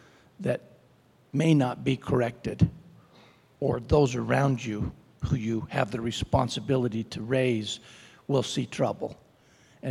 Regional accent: Preston, Idaho, United States; I grew up in Preston, Idaho, a little farming community. I grew up outside of town and on a farm

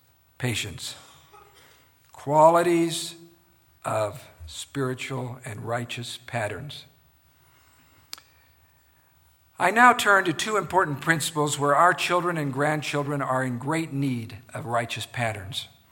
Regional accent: Tyhee, Idaho, United States; I grew up outside of Pocatello in the little farming community of Tyhee.

